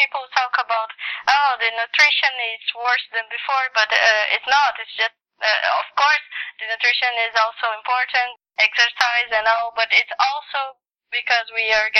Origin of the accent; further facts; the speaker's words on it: Brazil; English is a second language; I'm from Brazil, so I have a lot of sun rays.